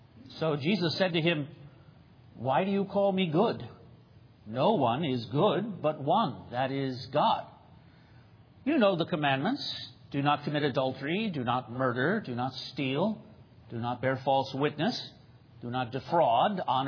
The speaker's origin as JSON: {"language": "English", "town": "Baltimore", "region": "Maryland", "country": "United States", "tie": "born or raised there", "said": "when I grew up in Northeast Baltimore, it was a little street called Powell Avenue, and our address was 4610."}